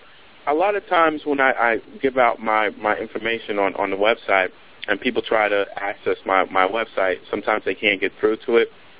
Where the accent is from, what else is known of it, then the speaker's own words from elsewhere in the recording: New York, United States; I'm from New York.